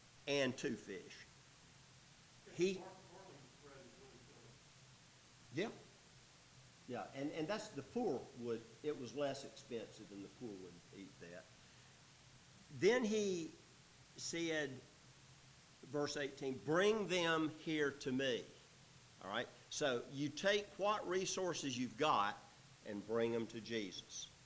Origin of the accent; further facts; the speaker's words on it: Georgia, United States; Hey, I'm from Georgia. We got bugs in Georgia that can walk on the water.